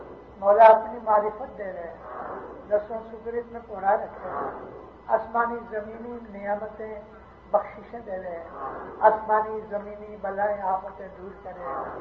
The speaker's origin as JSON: {"language": "Urdu", "town": "Amritsar", "region": "Punjab", "country": "India", "tie": "born there", "said": "میں امرتسر میں پیدا ہوا ہوں"}